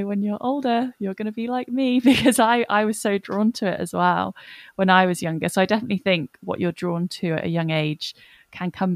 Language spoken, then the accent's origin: English; South West England, United Kingdom; born there; I was born in Cornwall, so was my brother, so was my sister. My grandparents still live there. So we have a huge connection to Cornwall.